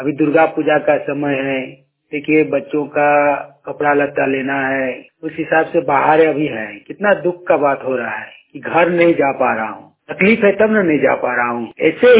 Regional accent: Kasmar, Jharkhand, India; मैं ग्राम कसमार चट्टी, ब्लॉक कसमार, पंचायत कसमार, जिला बोकारो, राज्य झारखंड का निवासी हूँ।

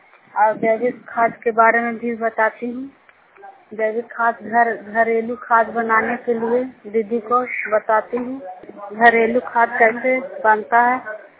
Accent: Bihar, India; मैं जुनियार नोनिया बिहार के रहने वाली हूँ।

